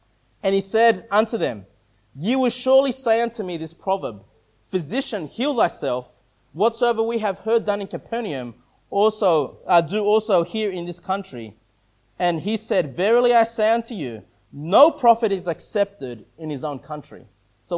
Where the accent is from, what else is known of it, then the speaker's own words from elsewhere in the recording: Sydney, New South Wales, Australia; now in Sunshine Coast, Australia; I was born and raised in Sydney.